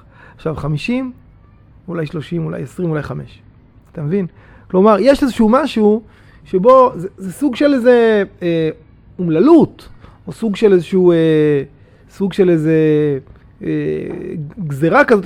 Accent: Petah Tikva, Central District, Israel; moved away as an adult; also born or lived in Golan; דחף אותי להתרחק מהמקום שבו גדלתי, פתח תקווה. שזה, אפילו עד היום יש איזשהו ארומה אפורית כזאת, פתח תקווה, כאילו, זה משהו, זה מעוז הבלבטיות הדתית

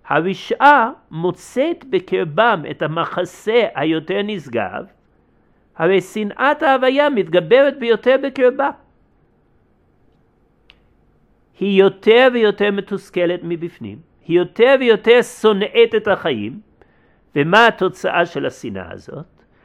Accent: United States; כשהייתי ילד, גדלתי באמריקה

